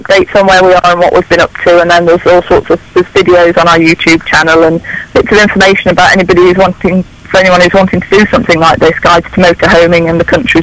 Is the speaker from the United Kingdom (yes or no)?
yes; Bolton, North West England, United Kingdom; now in France; We live in France now. It's registered in France, but we're from Bolton.